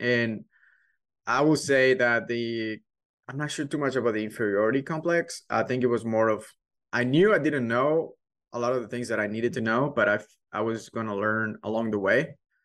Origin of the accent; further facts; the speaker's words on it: Mexico; English is a second language; moved away; also born or lived in Ireland; Like, entrepreneurship is not really a topic spoken about a lot in growing up in Mexico. So I was an employee, right? When I was in Ireland, I was an employee.